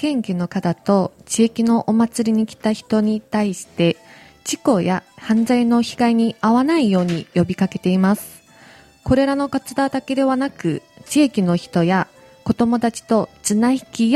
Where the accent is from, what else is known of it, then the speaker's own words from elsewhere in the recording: South Korea; Japanese is a second language; 韓国から参りました。